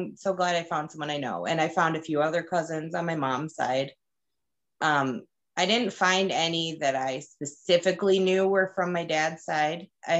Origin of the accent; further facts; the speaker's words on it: Minnesota, United States; looked at my ethnicity, you know, it's like Norwegian, German. I mean, I'm from Minnesota.